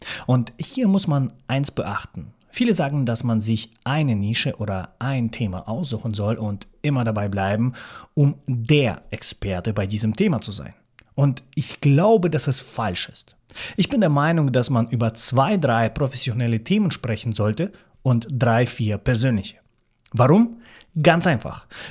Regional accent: Baden-Württemberg, Germany; also born or lived in Russia; geboren in Russland, Migrationshintergrund, aufgestiegen von der Hauptschule, Gymi gemacht, aufgewachsen am Bodensee im Schwabenländle

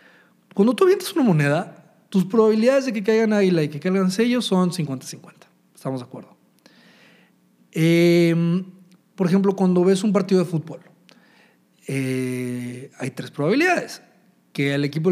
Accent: Mexico; Yo soy mexicano también

